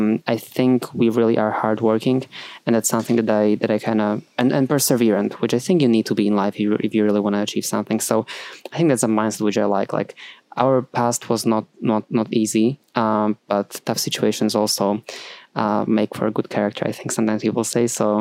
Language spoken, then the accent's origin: English; western Slovakia, Slovakia; I come from Western Slovakia, so Vienna and I mean Austria is very close, so, and also historically, like, people from Bratislava and around, I'm not from Bratislava, but well, from close to there